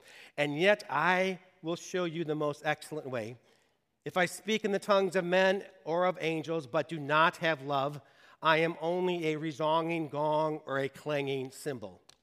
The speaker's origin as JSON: {"language": "English", "town": "Detroit", "region": "Michigan", "country": "United States", "tie": "born or raised there", "said": "at least when I grew up in Detroit, you know, talk is cheap."}